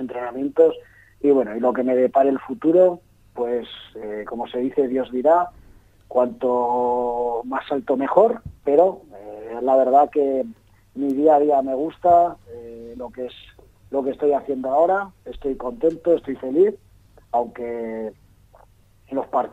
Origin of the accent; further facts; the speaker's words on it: Almudévar, Aragon, Spain; gente como yo, que somos de Almudévar, de un pueblo de 3.000 habitantes